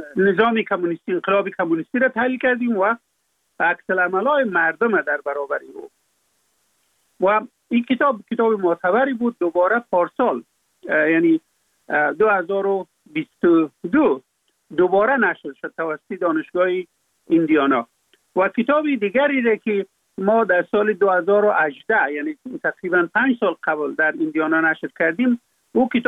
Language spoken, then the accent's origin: Persian; Afghanistan; فقط من افغان هستم